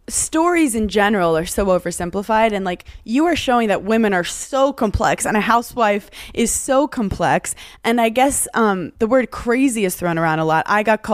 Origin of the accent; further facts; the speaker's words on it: Brooklyn, New York, United States; because I'm from Brooklyn. I've never been to Orange County.